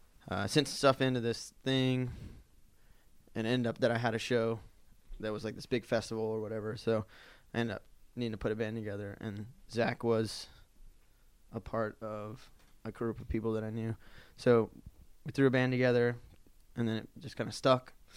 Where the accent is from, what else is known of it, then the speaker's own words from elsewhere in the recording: Cleveland, Tennessee, United States; Cleveland, Tennessee, which is right outside of C